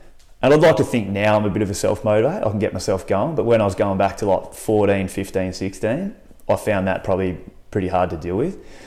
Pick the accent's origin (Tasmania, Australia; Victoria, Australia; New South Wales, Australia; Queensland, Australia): Tasmania, Australia; I think it certainly makes you incredibly humble.